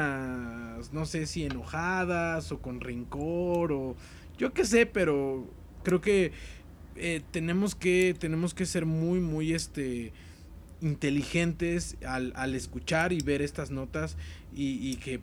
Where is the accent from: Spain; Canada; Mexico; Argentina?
Mexico; creo que sabemos como mexicanos, porque lo tenemos muy más cerca